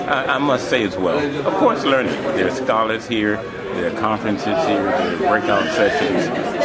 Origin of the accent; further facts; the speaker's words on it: The Woodlands, Texas, United States; I'm from the Woodlands, Texas, which is just outside of Houston, Texas.